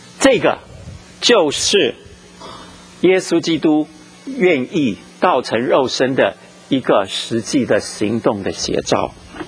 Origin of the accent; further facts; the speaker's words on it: China; 我们中国人在中间，所以四方都是蛮夷之邦